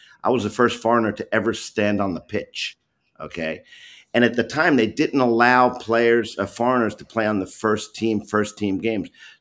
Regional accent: New York City, New York, United States; I grew up in New York, born in the city, but played soccer upstate at a community college

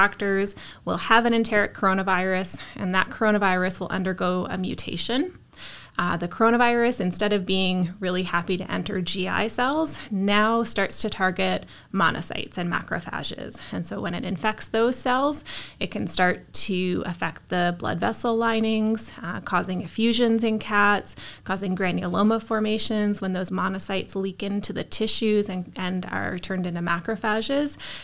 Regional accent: East Coast, Canada; now in Guelph, Canada; So I'm originally from the East Coast. I came to Guelph with the intention of being here for a year to do my internship in small animal medicine and surgery.

